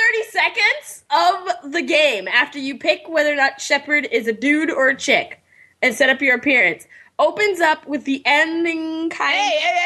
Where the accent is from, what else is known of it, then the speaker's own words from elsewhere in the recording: Boston, Massachusetts, United States; accent: Bostonian; I may do a video episode and actually let my Bostonian accent out.